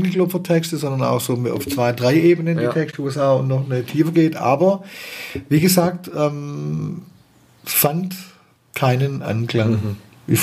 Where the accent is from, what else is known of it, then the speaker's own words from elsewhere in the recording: Baden-Württemberg, Germany; Kann ich schon schwierig als Schwabe sich das zu fragen